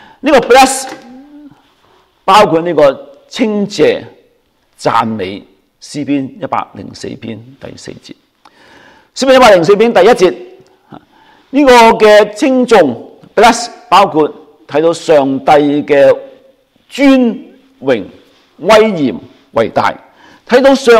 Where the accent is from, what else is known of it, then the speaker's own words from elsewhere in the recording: Guangdong, China; 我哋广东人就可能唔系好习惯唱诗歌嘅时候举手